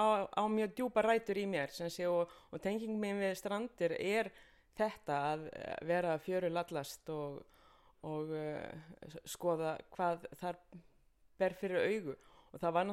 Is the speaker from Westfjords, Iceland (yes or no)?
yes; Drangsnes, Westfjords, Iceland; Bara að alast upp á Drangsnesi á Ströndum í því magnaða umhverfi